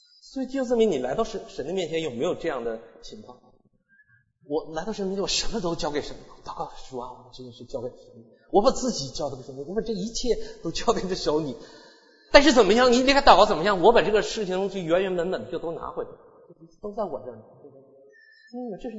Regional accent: China; 因为我们中国人也都有积蓄

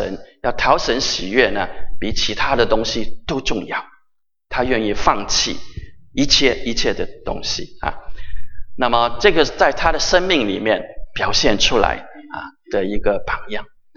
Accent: China; 李爱瑞虽然他为我们中国人牺牲了生命在国内

